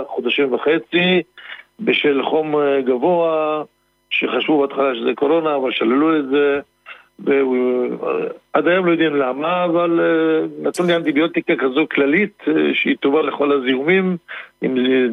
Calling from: Netanya, Central District, Israel

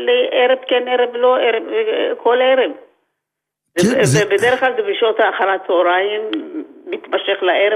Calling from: Kfar Saba, Central District, Israel; מכפר סבא.

